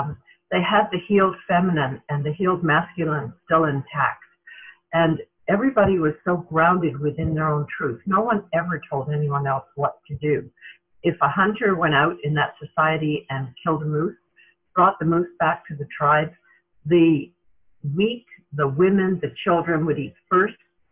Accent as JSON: {"language": "English", "region": "England", "country": "United Kingdom", "tie": "born there", "said": "I was born in England immediately after the Second World War"}